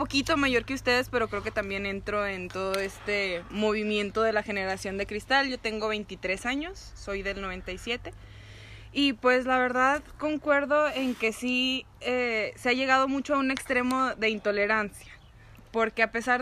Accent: Santa María, Durango, Mexico; now in Torreón, Mexico; yo soy de aquí, de Santa María

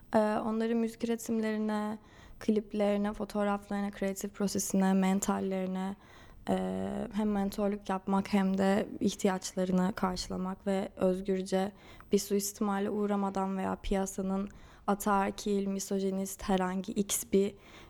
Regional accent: Los Angeles, California, United States; also born or lived in Istanbul; Los Angeles'ta doğdum, orada büyüdüm.

